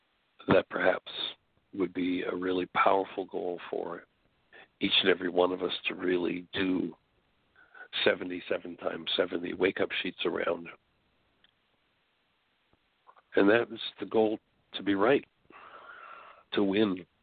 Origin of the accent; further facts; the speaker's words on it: Canada; now in United States; being born and raised in Canada and moving here to the States